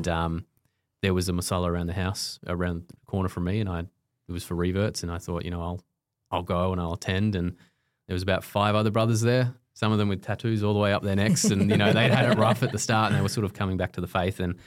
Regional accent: Australia; background on me was born and raised in Australia.

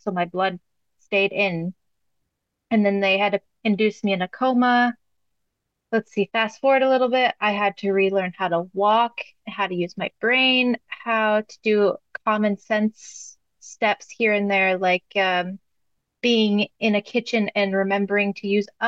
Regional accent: South Dakota, United States; moved away as an adult; now in Sweden; Originally, I'm from South Dakota, but my husband whisked me away to Sweden.

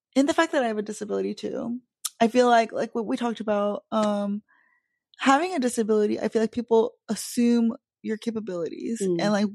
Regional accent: United States; I'm Korean American, you know, marginalized, all the things.

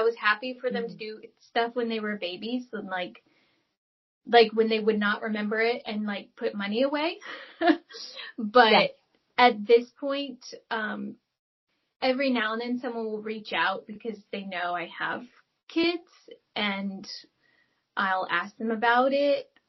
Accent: High Point, North Carolina, United States; No, but I'm from North Carolina. I'm a Southern girl, too.

